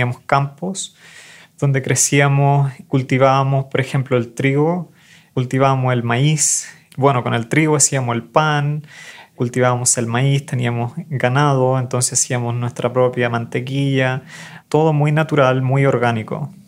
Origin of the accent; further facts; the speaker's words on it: Alguemilla, Chile; soy de Alguemilla, Chile. Alguemilla es una comunidad muy, muy pequeña que está al norte de Santiago, en una parte rural. Ni siquiera aparece en el mapa, hay como 20 familias viviendo ahí.